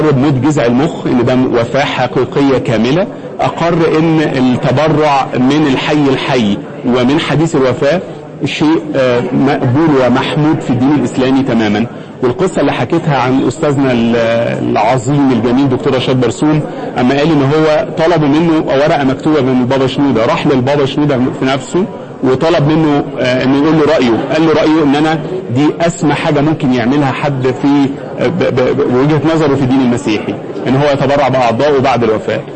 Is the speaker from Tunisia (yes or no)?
no; Egypt; لا ثقافيا عندنا مشكلة كمصريين